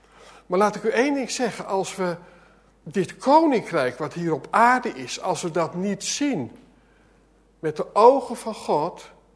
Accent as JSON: {"language": "Dutch", "region": "Gelderland", "country": "Netherlands", "said": "Ik kom van de Veluwe af."}